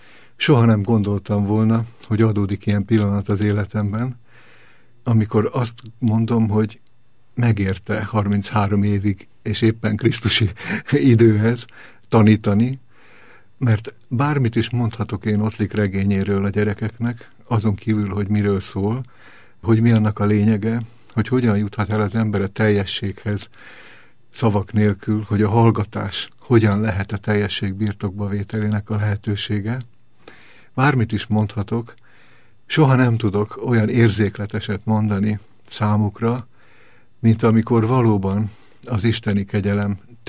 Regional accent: Abda, Győr-Moson-Sopron, Hungary; én abdai vagyok, vagyis ahhoz a faluhoz kötődöm. Győrben születtem, de a családom abdai, és ott éltek szüleim, és testvérem most is ott él, és én is gyakran járok oda.

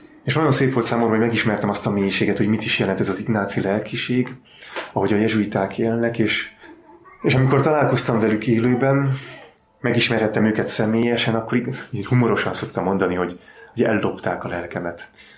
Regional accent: Csobánka, Pest, Hungary; Egy gyönyörű szép helyen születtem. Egy faluban, Csobánka, ez a Pilis-hegységben található, Budapestről északra. Egy ötgyermekes családban, én vagyok a negyedik gyermek

